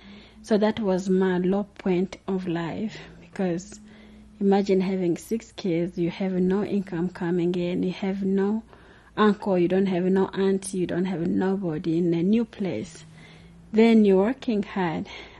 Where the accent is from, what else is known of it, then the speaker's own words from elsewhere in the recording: DR Congo; now in Colorado Springs, United States; I'm originally from Democratic Republic of the Congo, and I live in Colorado Springs, Colorado. So we just first came here in the United States in 2000, July.